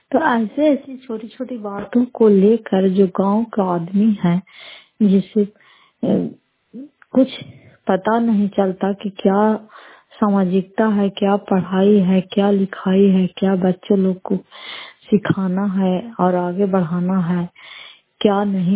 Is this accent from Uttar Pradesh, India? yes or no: no; Fatehpur, Bihar, India; घर के फतेहपुर पंचायत मुखर्ता, जिला नालंदा और करायता प्रखंड की निवासी हूँ